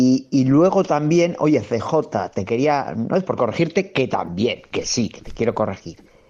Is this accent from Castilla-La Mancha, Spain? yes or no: no; Arrankudiaga, Basque Country, Spain; de Arrancudiaga